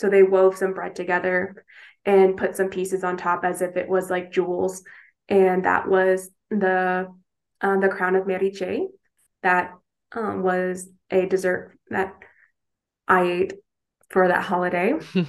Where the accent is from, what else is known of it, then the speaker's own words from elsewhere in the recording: Missouri, United States; And in fact, Mr. Fulbright was born in Missouri. So thanks to my home state, we have this program